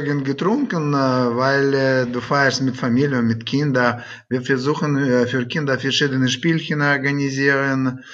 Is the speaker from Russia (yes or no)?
yes; Siberia, Russia; German is a second language; Ich bin eigentlich aus Sibirien gekommen